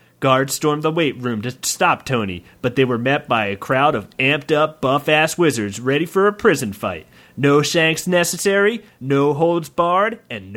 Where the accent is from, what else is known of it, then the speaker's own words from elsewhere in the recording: Ireland; I've got dry skin. Mm-hmm. Sometimes. I'm Irish.